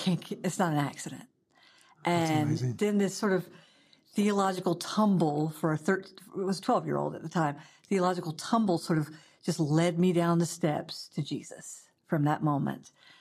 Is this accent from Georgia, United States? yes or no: yes; Augusta, Georgia, United States; So, but I was raised in Augusta, and you know, I'm raised in the birthplace of the Southern Baptist Convention and the birthplace of the Georgia Baptist Convention.